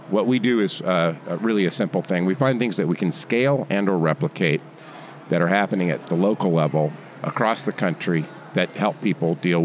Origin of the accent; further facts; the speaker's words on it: Tennessee, United States; now in Los Angeles, United States; So I came from East Tennessee, and my first job out of college was at the 1982 World's Fair in Knoxville